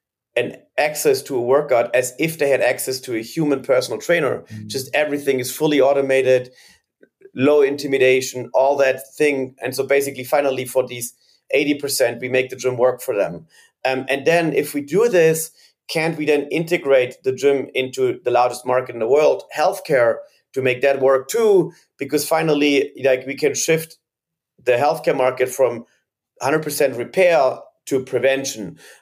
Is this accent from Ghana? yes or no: no; Germany; moved away as an adult; now in United States; So I was born and raised in Germany. I played a lot of soccer, but I never saw the gym from inside. Then I moved to the United States for my studies.